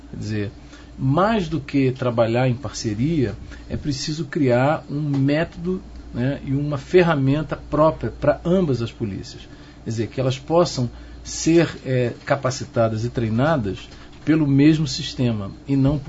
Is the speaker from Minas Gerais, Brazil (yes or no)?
no; Rio de Janeiro, Brazil; Apesar de ter um sangue gaúcho, até agora vem meu pai de São Borja, né? Aqui pertinho, mas eu sou carioca da gema, nasci lá, sou tijucano